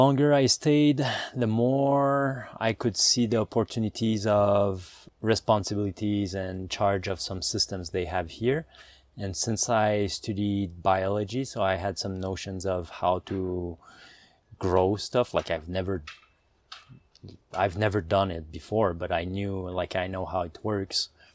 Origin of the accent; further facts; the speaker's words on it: Montreal, Quebec, Canada; I am from Montreal, Canada. I am 39 years old